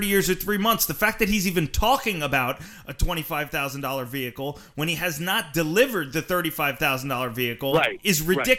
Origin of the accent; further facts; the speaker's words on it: New Jersey, United States; This is like where I grew up in New Jersey.